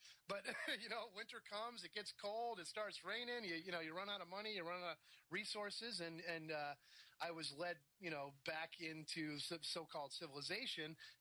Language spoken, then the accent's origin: English; New England, United States; Growing up in the American Northeast colonial New England town, little white picket fences and stuff, it was hard to reconcile that as well.